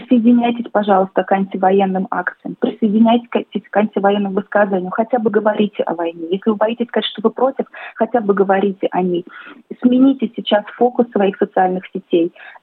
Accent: Moscow, Russia; moved away as an adult; now in Sydney, Australia; мне 38 лет. В феврале 2018 года я и мой муж переехали из Москвы в Австралию.

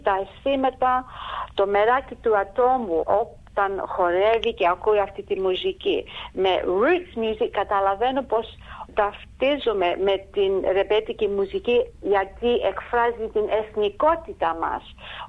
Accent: Adelaide, South Australia, Australia; Εγώ μεγάλωσα εδώ στην Αδελαίδα, στην Νότια Αυστραλία, τη δεκαετία του 60.

